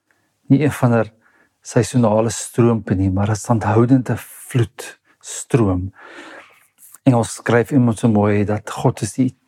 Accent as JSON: {"language": "Afrikaans", "town": "Pretoria", "region": "Gauteng", "country": "South Africa", "tie": "born or raised there", "also_born_or_lived": "Western Cape", "said": "Ek het in Pretoria groot geword, meestal of in Gauteng. En ons is Natal toe en ek was net verwonderd oor die see. En toe trek ons Kaap toe"}